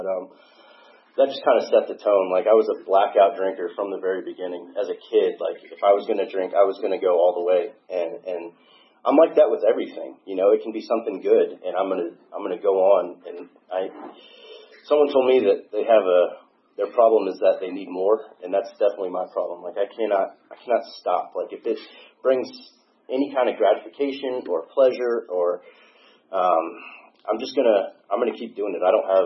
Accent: Alpharetta, Georgia, United States; I got a younger brother, younger sister. We grew up in Alpharetta.

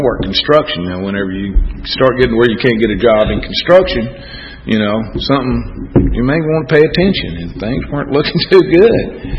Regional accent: Texas, United States; I know I'm from Texas, and you know, I embellish a little bit, color the truth sometimes maybe

